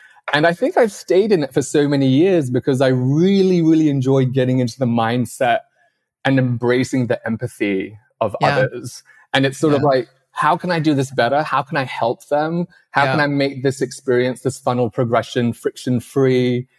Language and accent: English; Hong Kong; moved away as an adult; I was brought up in Hong Kong, did my GCSEs and A-levels, and I wanted to try a different system.